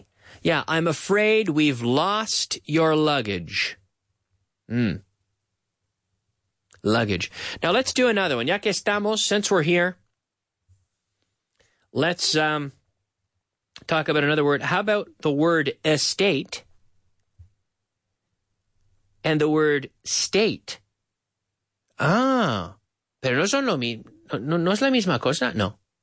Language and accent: English; Canada; Yes, I am. Absolutely, I'm from Canada.